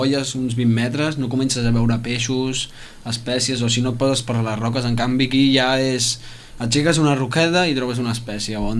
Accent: Mataró, Catalonia, Spain; jo et puc dir que jo vinc de Mataró, que està per allà també

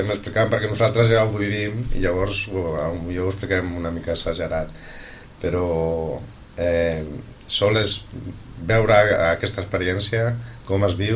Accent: Barcelona, Catalonia, Spain; Catalán. Yo de Barcelona.

